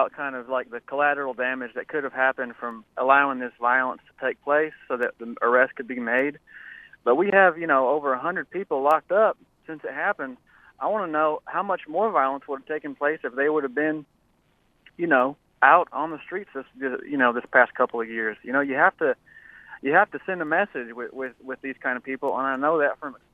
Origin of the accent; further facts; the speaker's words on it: Corsicana, Texas, United States; I grew up around Corsicana, which is kind of nearby there.